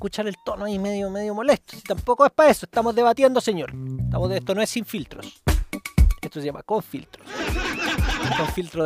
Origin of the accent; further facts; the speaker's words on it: Chile; Si acá somos todos chilenos.